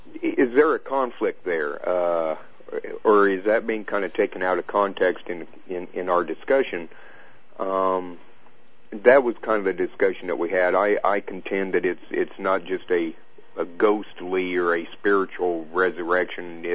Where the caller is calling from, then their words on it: Lincoln, Illinois, United States; I am calling from Illinois.